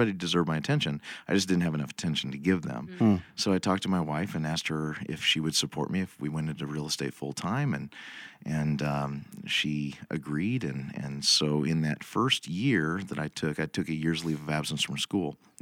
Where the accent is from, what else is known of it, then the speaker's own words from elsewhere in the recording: Illinois, United States; I'm from East Central Illinois.